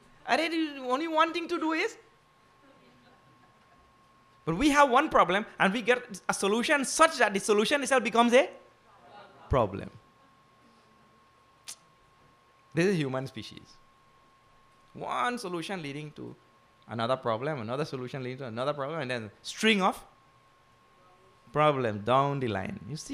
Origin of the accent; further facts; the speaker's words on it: Trinidad & Tobago; So he remembered I am from Trinidad.